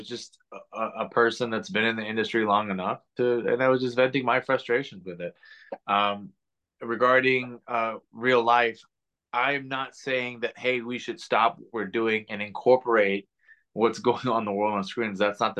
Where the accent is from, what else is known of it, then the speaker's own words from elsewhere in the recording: Chicago, Illinois, United States; victorious in my hometown of Chicago.